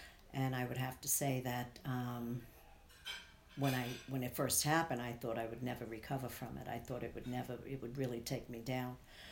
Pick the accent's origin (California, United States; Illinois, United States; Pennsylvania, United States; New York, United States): New York, United States; Brooklyn; now in Fort Salonga, United States; I grew up in Brooklyn and I was born in Brooklyn.